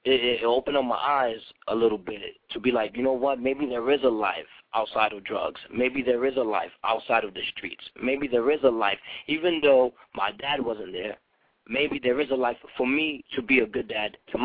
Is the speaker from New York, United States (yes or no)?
yes; Bronx, New York, United States; I was born in Union Hospital in Bronx, New York.